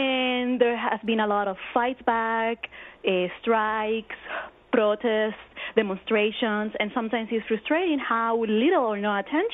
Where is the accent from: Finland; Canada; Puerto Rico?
Puerto Rico; now in Suffolk County, United States; I'm from Puerto Rico, so I read a lot of the newspapers down there.